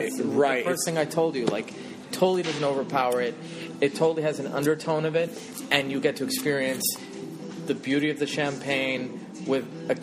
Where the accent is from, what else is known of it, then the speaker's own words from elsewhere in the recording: London, United Kingdom; also born or lived in India / Europe / America; I grew up in India and Europe and in America, and when growing up in London, it's like you didn't need a reason to drink champagne.